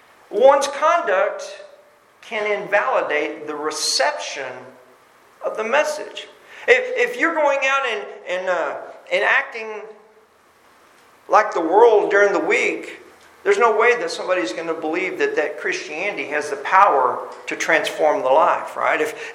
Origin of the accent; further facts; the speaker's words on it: Texas, United States; I say that as a Texan.